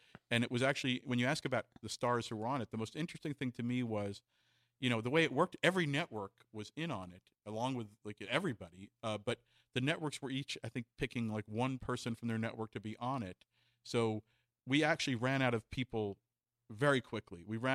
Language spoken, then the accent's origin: English; New Jersey, United States; And it's like, I'm from Jersey, so we both knew that … needed to be on it.